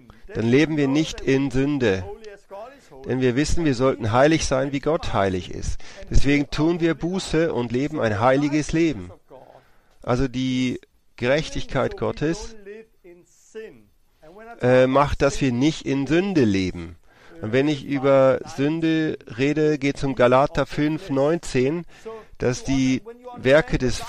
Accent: Denmark; first language Danish; German is a second language; Also ich bin jetzt aus Dänemark und ich spreche Dänisch. Und weil ich Dänisch spreche, bin ich nicht gewohnt, diese Worte zu gebrauchen.

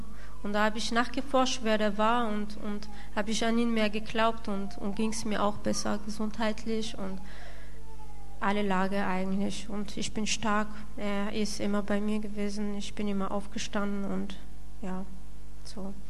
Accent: southern France, France; now in Germany; Ich komme aus Südfrankreich, ne? Und ich bin Französin und Origin Marokkanerin. Ich bin Muslim erzogen worden

